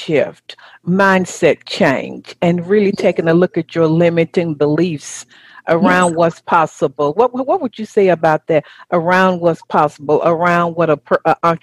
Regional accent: Southern US, United States; accent: Southern; That's my Southern accent.

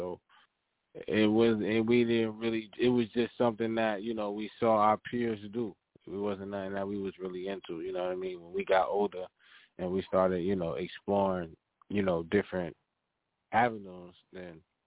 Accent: East Orange, New Jersey, United States; moved away as an adult; now in Carolinas, United States; Well, actually, we grew up in New Jersey. You know what I'm saying? We from East Orange, New Jersey. Shout out to Essex County.

